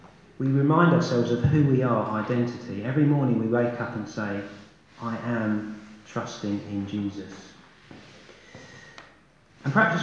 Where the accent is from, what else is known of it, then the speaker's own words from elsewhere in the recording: England, United Kingdom; So we need to stop being polite, stop being English, and say to each other, how is your walk with Christ going?